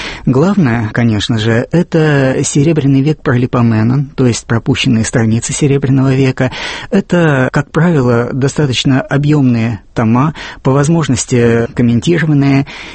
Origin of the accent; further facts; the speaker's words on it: Tomsk, Tomsk Oblast, Russia; Я, Томич, родился в Томске.